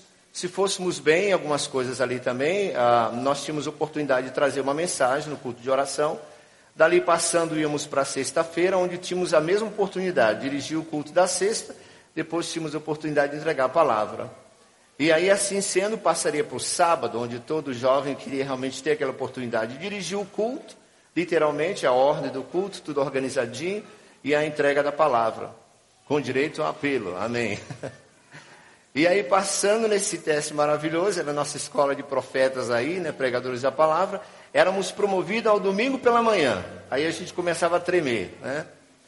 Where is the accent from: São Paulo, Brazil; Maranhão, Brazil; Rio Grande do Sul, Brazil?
Maranhão, Brazil; São Luís; sou natural de São Luís do Maranhão, né?